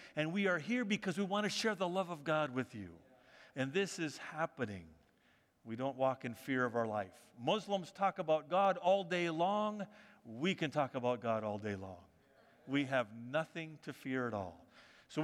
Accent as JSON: {"language": "English", "country": "United States", "said": "And normally, in certain contexts, I don't always reveal I'm an American, okay?"}